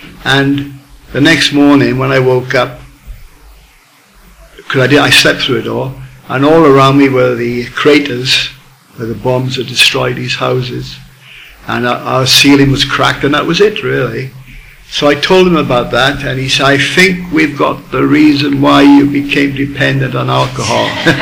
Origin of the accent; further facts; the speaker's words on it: Swansea, Wales, United Kingdom; I was born and raised in Swansea in South Wales.